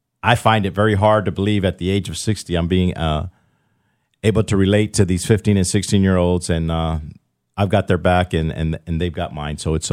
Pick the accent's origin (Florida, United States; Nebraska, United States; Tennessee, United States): Florida, United States; Tampa; Well, born and raised here in Tampa.